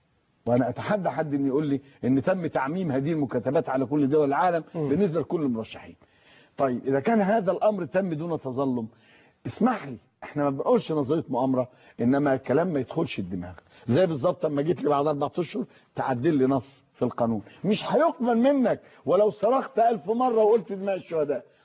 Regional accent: Egypt; ما الجوازات عندنا في مصر ما عندهاش افاده.

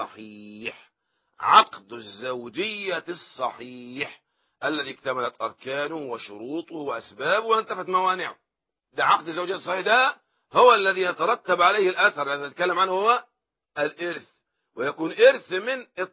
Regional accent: Egypt; احنا مصريين بنقول جواز

